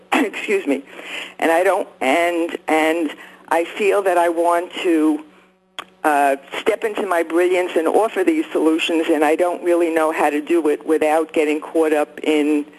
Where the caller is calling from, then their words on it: New York, United States; I'm calling from New York.